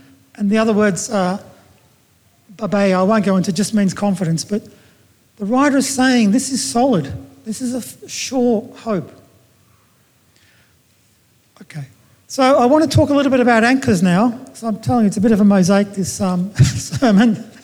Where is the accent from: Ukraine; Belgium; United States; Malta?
Malta; I'm from Malta.